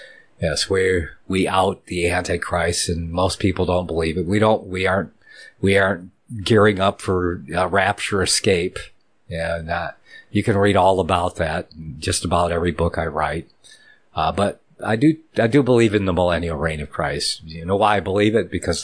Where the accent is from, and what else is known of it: Ann Arbor, Michigan, United States; born or raised there